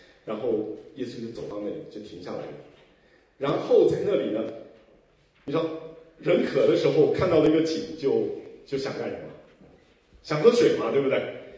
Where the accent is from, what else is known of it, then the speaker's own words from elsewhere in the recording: China; 我们中国人读这段经文呢